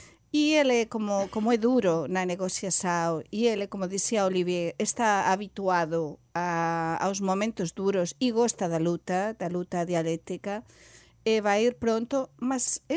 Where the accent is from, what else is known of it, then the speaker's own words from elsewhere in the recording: La Rioja, Spain; Portuguese is a second language; eu sou riojana e com sangue galega, ou sangue galego, portanto não sou da Catalunha, não é?